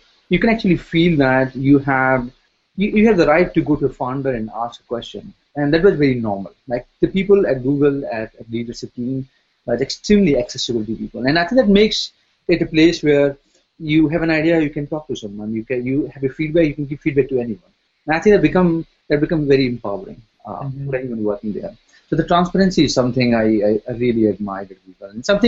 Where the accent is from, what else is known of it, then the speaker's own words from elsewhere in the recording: North India, India; I grew up in India, north part of India. And I've been to all the public schools as I was growing up. And then I went to college called IIT Delhi. That's in Delhi.